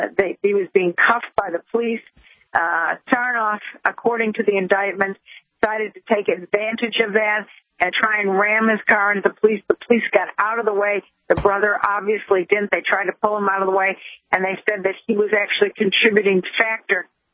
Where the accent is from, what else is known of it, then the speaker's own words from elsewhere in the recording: Ohio, United States; Well, now I decide to maybe move to my home state, the great state of Ohio.